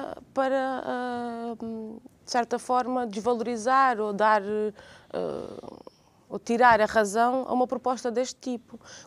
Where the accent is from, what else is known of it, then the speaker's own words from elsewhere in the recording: Azores, Portugal; born there; Pois, eu nasci nos Açores